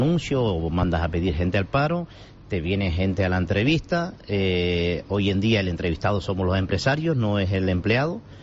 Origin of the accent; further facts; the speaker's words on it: La Orotava, Canary Islands, Spain; Nosotros somos de La Rotava y abrimos allí hace como 12, 15 años.